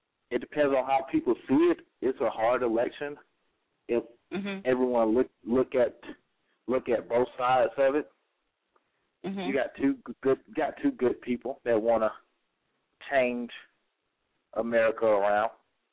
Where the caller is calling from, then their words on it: South Carolina, United States; I'm calling from South Carolina.